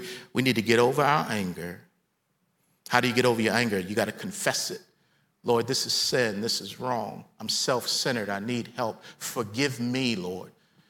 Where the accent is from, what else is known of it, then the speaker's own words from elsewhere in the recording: Baltimore, Maryland, United States; now in Nashville, United States; Now, I grew up down the road. I was born and raised in Baltimore. My family moved to the county when I was about 11 years old, and I got introduced to house parties.